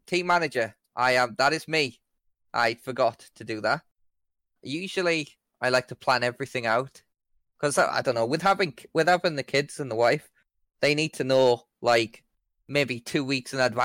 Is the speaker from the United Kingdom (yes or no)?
yes; England, United Kingdom; I'm English. I see Golfs everywhere.